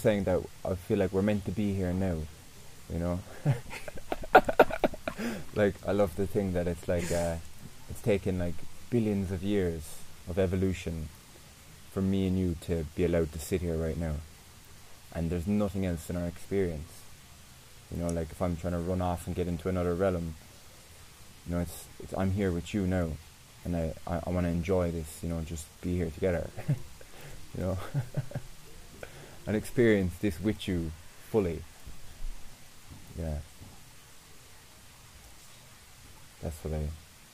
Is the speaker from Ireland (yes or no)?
yes; Coachford, Munster, Ireland; Coachford. Yeah, little village, man.